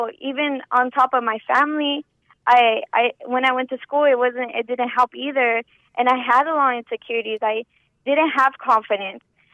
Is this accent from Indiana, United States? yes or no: no; Stockton, California, United States; I was born in Riverside, and my family moved down to Stockton when I was young. I was probably like one years old, so I basically grew up in Stockton, on the south side of Stockton.